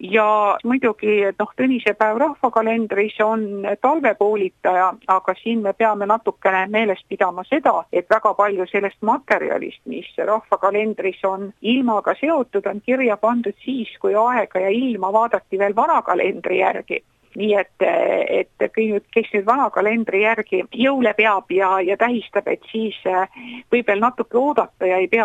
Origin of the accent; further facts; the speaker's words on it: South Estonia, Estonia; et mina kui Lõuna-Eestlane, et meil on ikkagi tinnuspäiv või tõnnuspäiv